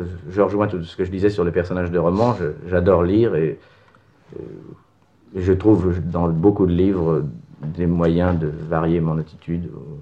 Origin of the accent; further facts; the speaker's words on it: Auvergne-Rhône-Alpes, France; comme je suis savoyard, j'adore la montagne